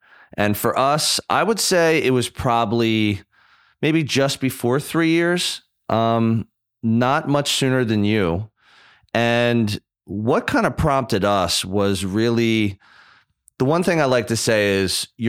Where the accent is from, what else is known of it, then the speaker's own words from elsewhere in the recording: Ireland; You know, Dylan's Irish, you're Irish, I'm Irish, and so is Kev.